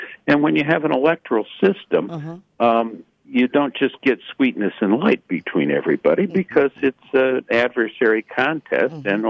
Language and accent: English; Detroit, Michigan, United States; I mean, I grew up in Michigan, Detroit metropolitan area.